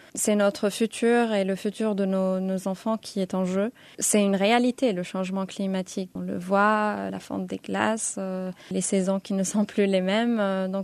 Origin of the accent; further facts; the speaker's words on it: Berkane, Oriental, Morocco; En fait, je viens de cette ville. Je suis originaire de la ville de Berkane.